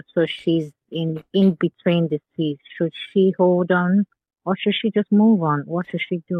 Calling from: London, United Kingdom; I'm calling from London.

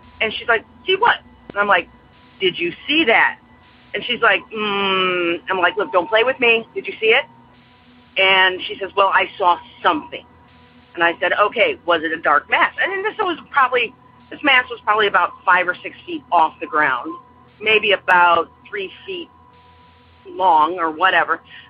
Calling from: Aurora, Illinois, United States; I'm calling from Aurora, Illinois.

